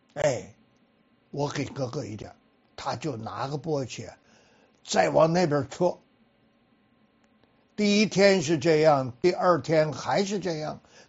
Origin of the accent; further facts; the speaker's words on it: North China, China; 我家里就有这个，我是北方人，北方人晒麦子晒火场还带着鸟枪